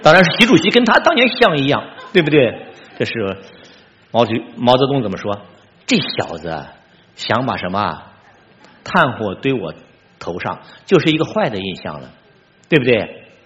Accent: China; 我们中国人在表演的时候呢，就是不同的想法

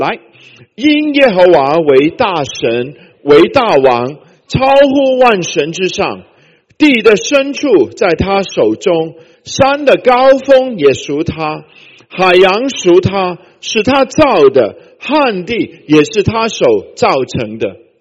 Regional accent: Hong Kong; 我是在香港长大的，我的邻居呢，门外呢就放了一个地的神

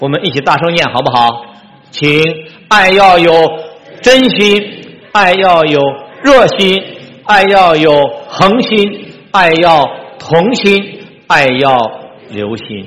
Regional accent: China; 我们中国人在表演的时候呢，就是不同的想法

